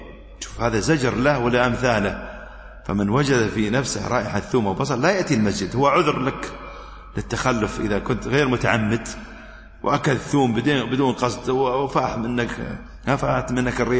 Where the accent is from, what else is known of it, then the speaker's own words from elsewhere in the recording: United Arab Emirates; نحن الحمد لله عندنا في الإمارات هذا الشيء